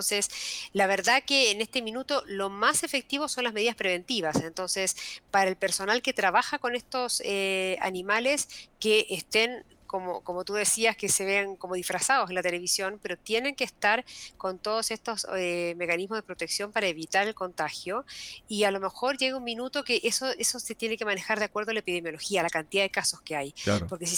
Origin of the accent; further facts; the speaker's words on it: Argentina; Yo que soy argentina, o sea, la siento mucho.